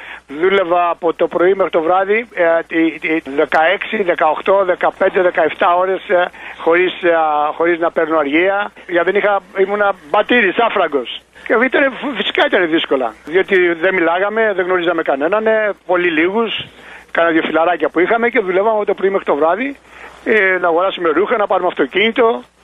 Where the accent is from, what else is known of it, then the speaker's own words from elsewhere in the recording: Kyparissia, Peloponnese, Greece; τους λέω ότι είμαι pure Greek, 100% Έλληνας. Ξέρουν την περιοχή, δεν ξέρουν την Κυπαρισία, ας πούμε, το χωριό, ξέρουν την Καλαμάτα